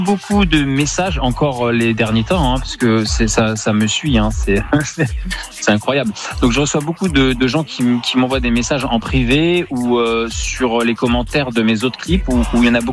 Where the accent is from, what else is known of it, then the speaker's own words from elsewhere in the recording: Grand Est, France; Mais comme je suis Lorrain, hein, donc c'est pas que je suis chauvin